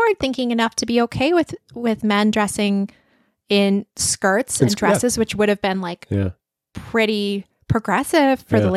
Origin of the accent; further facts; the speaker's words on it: Idaho, United States; Like, I knew in my hometown, I knew of two closeted folks, and they stayed in the closet till they were out of Idaho and in college